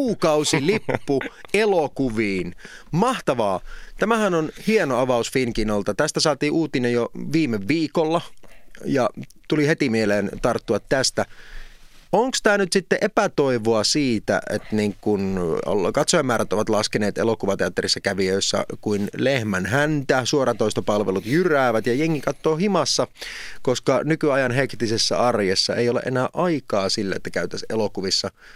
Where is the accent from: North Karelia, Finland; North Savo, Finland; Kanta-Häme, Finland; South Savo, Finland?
North Savo, Finland; Kuopio; mun lapsuudessa Kuopiossa oli Kuvakukko-niminen teatteri